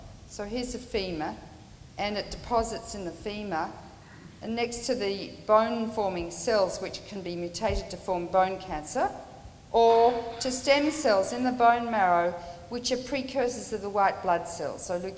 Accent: Australia; I've always been very proud of being Australian, but I'm not now.

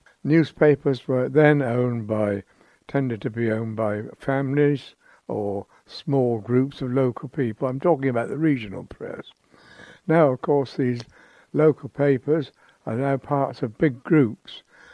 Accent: Bath, South West England, United Kingdom; I mean, I said, well, you know, I come from Bath.

